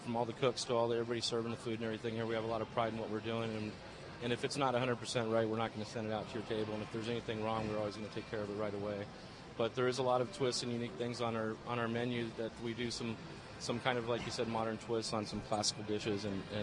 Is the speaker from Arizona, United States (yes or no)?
yes; Tucson, Arizona, United States; Yeah, I grew up here in Tucson. My dad was in the Air Force. I was born in the Air Force base here